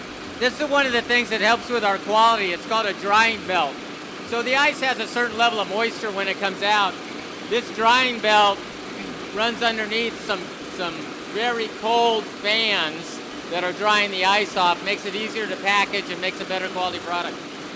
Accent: Phoenix, Arizona, United States; now in Denver, United States; You know, I came from Phoenix, and you have to process the heck out of that water in order to get it to taste good.

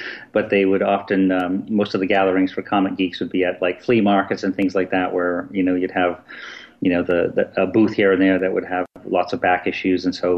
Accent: Portland, Maine, United States; I grew up in Portland, Maine. I used to cook lobsters in Agunquit, Maine as my summer job.

